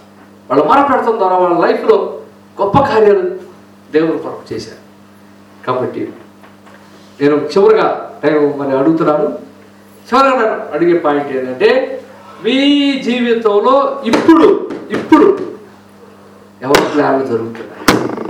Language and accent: Telugu; Andhra Pradesh, India; గుంటూరు జిల్లా మా ఊరు.